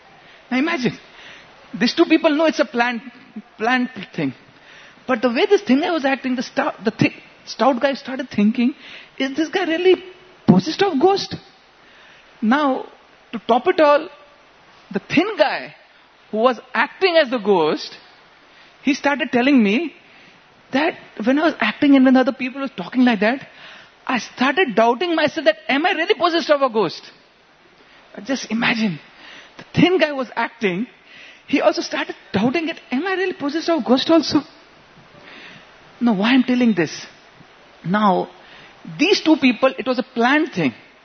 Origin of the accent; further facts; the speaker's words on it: Bihar, India; English is a second language; This is many, many years back. I come from Bihar.